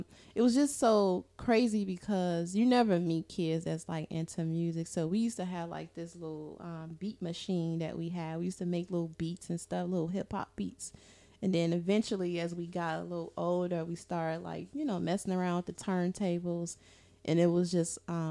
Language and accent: English; Chicago, Illinois, United States; I am not. I'm from Chicago, born and raised. Migrated here 4 years ago.